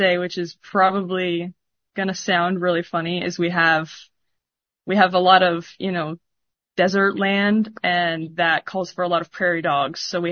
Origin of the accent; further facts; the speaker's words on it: Katy, Texas, United States; Well, I'm from Katy, Texas, which is about an hour west of Houston. So I was always a Texans fan growing up.